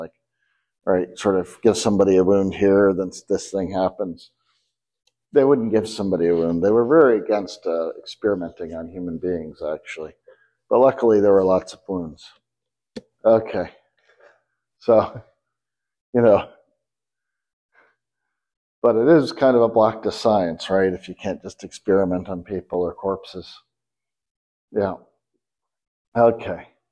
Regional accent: Maine, United States; now in Texas, United States; I grew up in Maine, so we played in ponds in the winter, like you may do here.

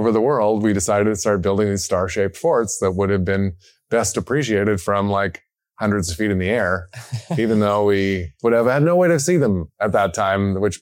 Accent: Edmonton, Alberta, Canada; because we're from Edmonton together

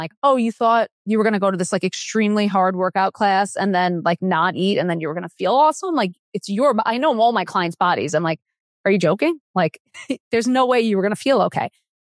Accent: New York, United States; I'm a New Yorker and obviously New Yorkers go out to dinner at like 9:30 p.m.

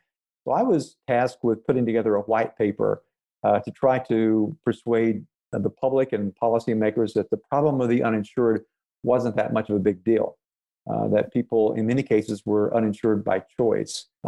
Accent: Tennessee, United States; I'm from Tennessee. I grew up in the eastern part of the state became a journalist.

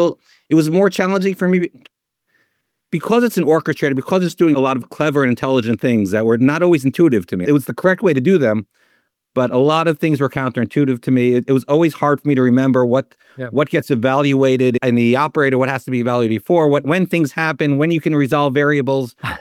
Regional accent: New York, United States; now in Israel; I'm originally from New York. I'm living in Israel.

